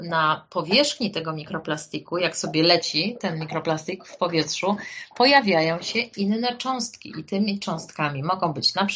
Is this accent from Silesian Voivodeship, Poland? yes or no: no; Kraków, Lesser Poland, Poland; na przykład ja jestem z Krakowa, tego smogu tutaj jest więcej aniżeli u Państwa w Łodzi